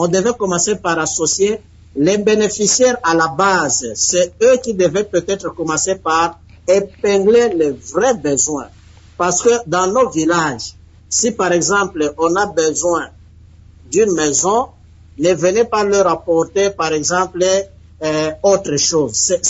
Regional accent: DR Congo; chez nous en République démocratique du Congo

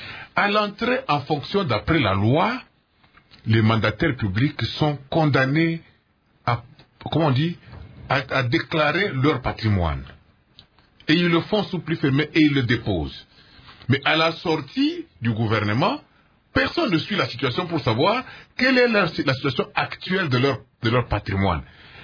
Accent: Cabinda, Angola; Je reçois des images sur Facebook qui me viennent de partout, y compris de chez moi à Cabinda, où une paroisse entière disparaît comme ça, à la faveur d'une bête érosion.

